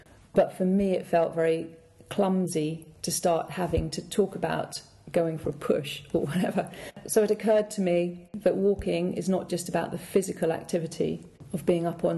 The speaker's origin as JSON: {"language": "English", "town": "Colchester", "region": "East of England", "country": "United Kingdom", "tie": "born or raised there", "said": "Although I've moved about, I was born and brought up in Colchester, and post-paralysis in 1995, I came back here to live."}